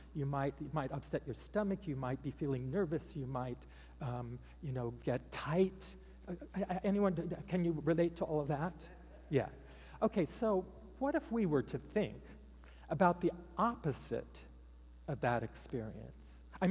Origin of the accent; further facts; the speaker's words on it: Indianapolis, Indiana, United States; I grew up in the Methodist church, but I was living in Indianapolis, Indiana. I grew up in Indiana. Turns out that I have a fellow Hoosier in the space.